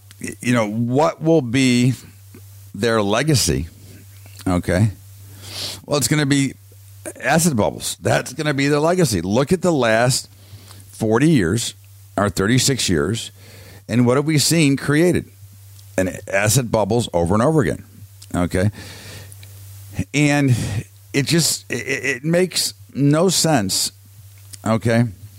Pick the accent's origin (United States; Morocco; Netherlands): United States; Now, again, I'm an American. I love America. I think it's the greatest place on earth, and it will straighten out.